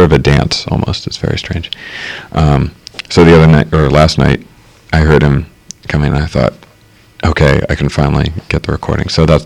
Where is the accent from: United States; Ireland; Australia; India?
United States; Philadelphia, Pennsylvania; I grew up in Philadelphia.